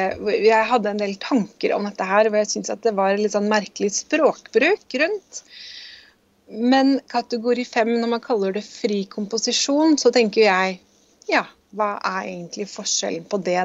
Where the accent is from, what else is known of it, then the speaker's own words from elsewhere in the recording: Akershus, Norway; now in Tønsberg, Norway; Jeg bor jo i Vestfold, sant? Og jeg er fra Romerike.